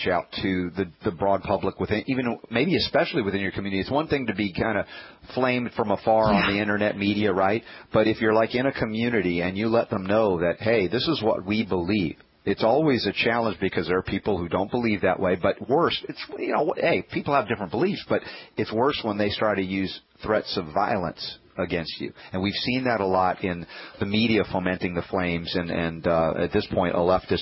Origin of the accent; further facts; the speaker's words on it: the South, United States; I'm a Southerner transplanted.